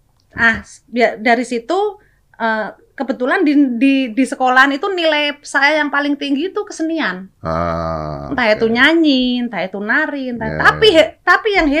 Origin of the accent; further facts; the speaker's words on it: Pati, Central Java, Indonesia; Kalau di Pati itu kebetulan nama desa saya itu di Banyutowo. Banyutowo itu mata pencarian sebagian besar adalah nelayan karena di pinggir pantai.